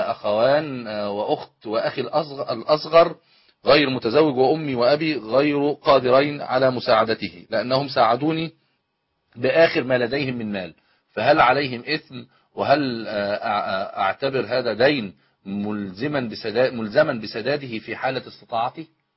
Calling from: Egypt

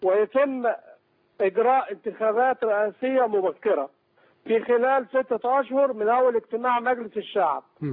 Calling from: Kafr El Sheikh, Kafr El Sheikh Governorate, Egypt; من كفر الشيخ.

